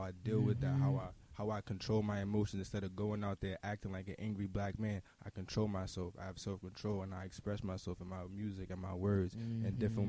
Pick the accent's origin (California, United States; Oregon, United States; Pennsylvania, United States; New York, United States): New York, United States; New York City; I feel like living upstate, there's no where for me to breathe. I'm from New York City.